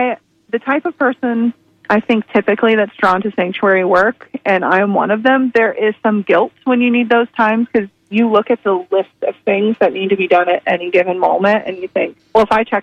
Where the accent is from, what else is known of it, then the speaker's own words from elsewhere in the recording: Ocala, Florida, United States; So I was born and raised in Ocala, which is where Kindred Spirits was originally situated.